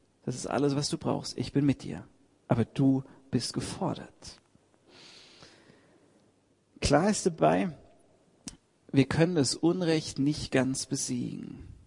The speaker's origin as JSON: {"language": "German", "town": "Heidelberg", "region": "Baden-Württemberg", "country": "Germany", "said": "Und was können wir als Heidelberger effektiv dagegen tun?"}